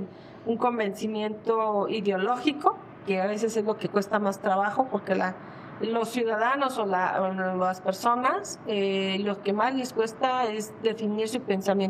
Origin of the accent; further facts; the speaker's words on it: Ecatepec, State of Mexico, Mexico; yo soy de Ecatepec y Ecatepec era totalmente de otro partido